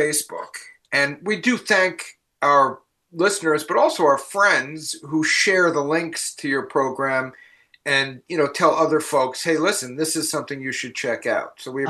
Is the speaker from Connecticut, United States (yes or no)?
yes; Connecticut, United States; the most famous pizzeria in my home state of Connecticut, which is just over the border.